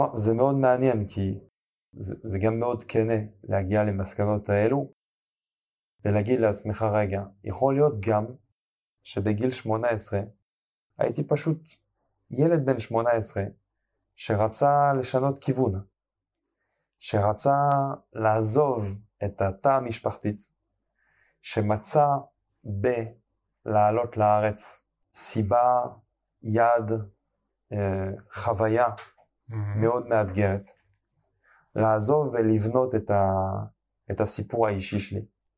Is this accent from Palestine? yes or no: no; Paris, Île-de-France, France; moved away as an adult; now in Israel; אני נולדתי וגדלתי בפריז. עליתי לבדי לארץ בגיל 18.